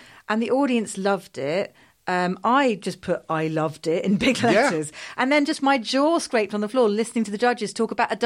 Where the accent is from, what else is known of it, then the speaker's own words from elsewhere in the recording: United Kingdom; I am British.